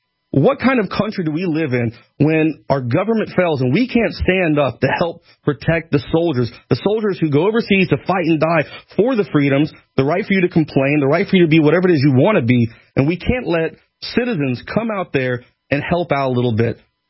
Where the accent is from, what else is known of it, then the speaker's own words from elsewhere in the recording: United States; I am an American. I am very proud of what I've done for my country. I love my country.